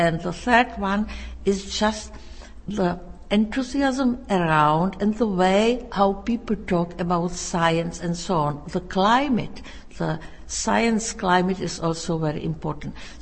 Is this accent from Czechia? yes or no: yes; Czechia; moved away as an adult; I was raised in Czechoslovakia and I just loved the country.